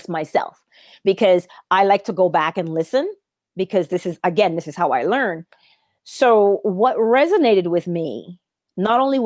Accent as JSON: {"language": "English", "country": "Barbados", "said": "I'm also from Barbados, the same tiny island that Neville Goddard was from."}